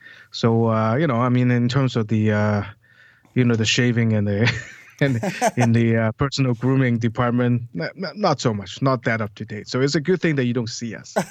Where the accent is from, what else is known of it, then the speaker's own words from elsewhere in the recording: Hong Kong; I grew up in Hong Kong.